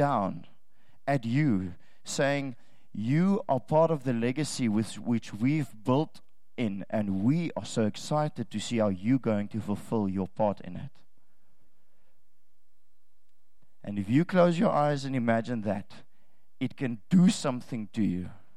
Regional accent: India; accent: Indian; I end up in my Indian accent, which is more dominant in me.

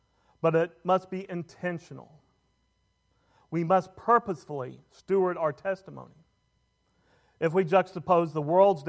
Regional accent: United States; As an American, I do not understand the same meaning of bringing shame to my family

